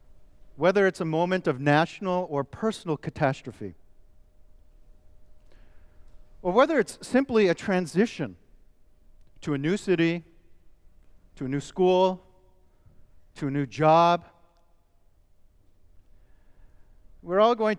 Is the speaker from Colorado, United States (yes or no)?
no; New York City, New York, United States; born there; I was born in New York City, more specifically in the Bronx, in the shadow of Yankee Stadium.